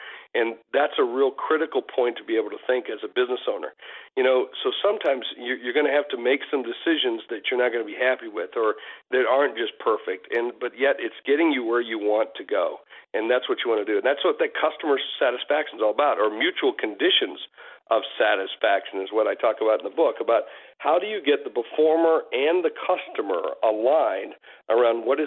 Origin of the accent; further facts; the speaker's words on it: South Dakota, United States; You know, I'm from South Dakota, where we've got a bunch of cowboys